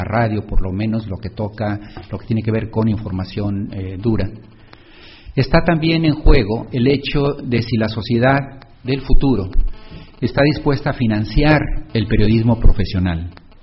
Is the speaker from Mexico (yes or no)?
yes; Mexico; el reducido espacio público que existe en mi país. Los medios digitales y la llamada blogósfera constituye, por otra parte, un espacio en donde se está formando una nueva conversación pública. Y me limito a dos ejemplos muy recientes en México.